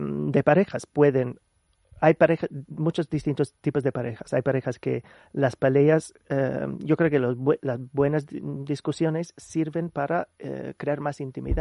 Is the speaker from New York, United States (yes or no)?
yes; New York, United States; moved away as an adult; now in Spain; yo soy neoyorquino de pura cepa, que yo nací en el mismo hospital donde nació mi mamá, y mi abuela nació en Manhattan antes de que construyeran el hospital, así que somos pueblerinos de Nueva York, pero llevo mucho tiempo, o sea que yo me mudé a España